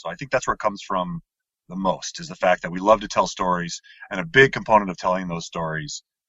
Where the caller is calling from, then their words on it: Alaska, United States; I am calling you from Alaska, so I apologize if the audio quality is a little bit substandard.